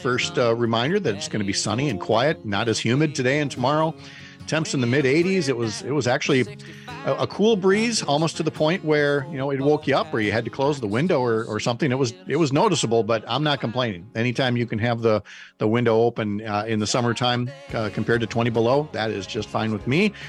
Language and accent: English; St. Paul, Minnesota, United States; I grew up in St. Paul. That was going to be called Pig's Eye.